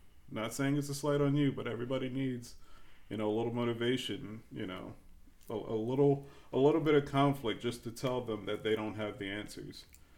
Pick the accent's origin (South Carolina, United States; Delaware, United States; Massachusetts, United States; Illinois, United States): South Carolina, United States; maybe because I grew up in South Carolina, you know, you go into a Southern Baptist school